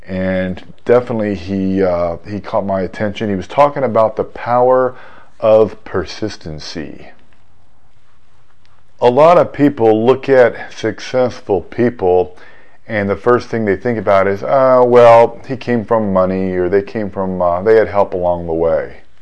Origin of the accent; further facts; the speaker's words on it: Seminole, Florida, United States; I mean, we grew up in Seminole, Florida. Middle-income, middle-class family